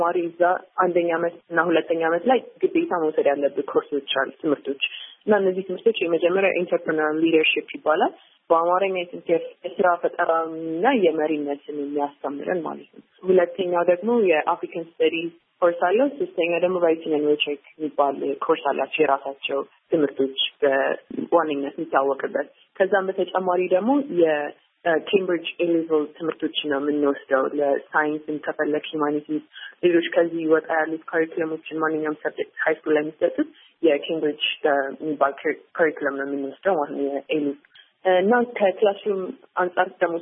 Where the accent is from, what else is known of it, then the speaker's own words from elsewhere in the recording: Bahir Dar, Amhara, Ethiopia; ያደኩት ባህር ዳር ከተማ ውስጥ ነው። ኢትዮጵያ አፍሪካን ሊደርሺፕ አካዳሚ ከመሄዴ በፊት የአስረኛ ክፍል የተማርኩት ባህር ዳር ውስጥ ኤስኤስ ሄርማን ግማይነር የሚባል ትምህርት ቤት ነው።